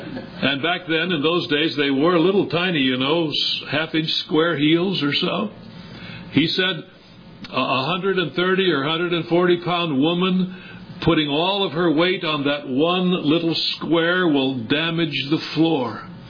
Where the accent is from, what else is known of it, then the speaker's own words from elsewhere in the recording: Chicago, Illinois, United States; when I was a boy, I'll tell you how old I was, and growing up in Chicago, the milkman drove a wagon with horses in the front of it.